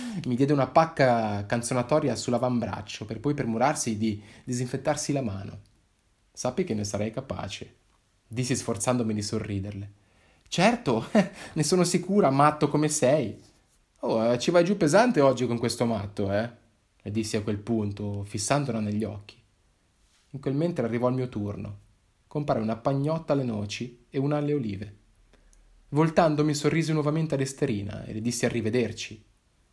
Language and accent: Italian; Giubiasco, Ticino, Switzerland; Noi siamo di Giubiasco. Tutta la famiglia è salita in riviera apposta per il funerale.